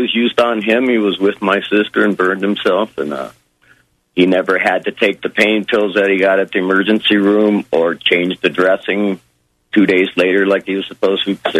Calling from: Denver, Colorado, United States; I'm calling from Denver, Colorado.

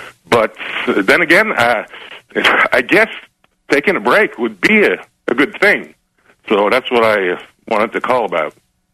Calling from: Montreal, Quebec, Canada; accent: French; English is a second language; from Montreal, Canada.

